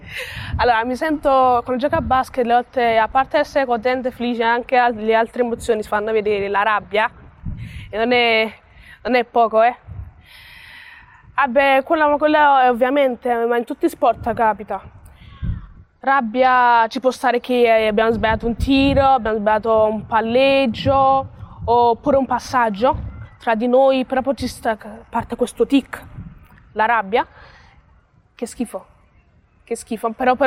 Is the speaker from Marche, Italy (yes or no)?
no; Pozzuoli, Campania, Italy; born there; Ho 14 anni, sono nata a Pozzuoli, vicino a Napoli. I miei genitori sono di origine nigeriana.